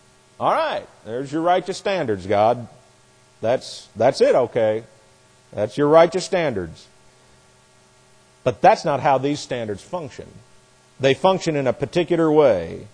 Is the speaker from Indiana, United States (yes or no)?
yes; Frankfort, Indiana, United States; where I grew up in Indiana, I grew up in such a little tiny town that we didn't even have street signs.